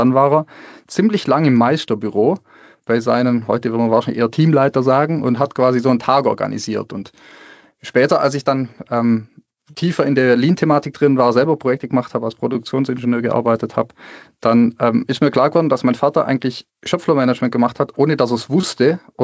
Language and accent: German; Baden-Württemberg, Germany; Ich komme ja so aus dem produzierenden Gewerbe und da bin ich aufgewachsen bei CWG. Das ist ein Präzisionsdrehteilehersteller auf der Schwäbischen Alb. Da komme ich gebürtig her.